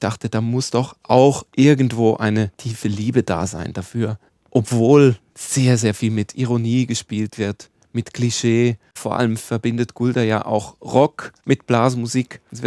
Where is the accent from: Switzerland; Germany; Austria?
Switzerland; moved away; weil ich jetzt halt sehr viel mehr im flachen Land unterwegs bin, als dort, wo ich herkomme, aus der Schweiz.